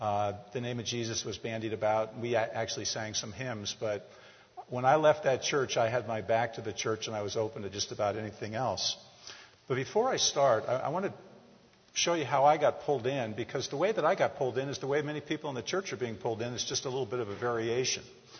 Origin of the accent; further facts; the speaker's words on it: Connecticut, United States; I came from a very liberal church on the East Coast. I'm from Connecticut.